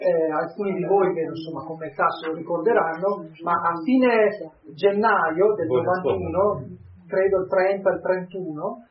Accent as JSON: {"language": "Italian", "region": "Trentino-Alto Adige", "country": "Italy", "said": "io vengo da Trentino"}